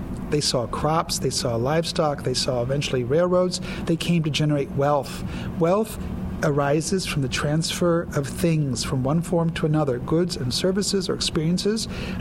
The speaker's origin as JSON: {"language": "English", "town": "Mason City", "region": "Iowa", "country": "United States", "said": "I come from Mason City, and when my mother just got out of high school in the 50s, she worked at Decker's"}